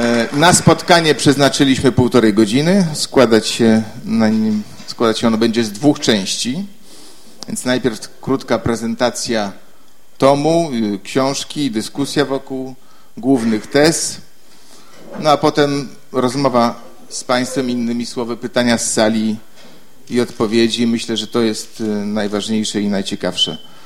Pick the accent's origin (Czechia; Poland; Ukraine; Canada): Poland; Gdańsk, Pomeranian Voivodeship; ja sam pochodzę z Gdańska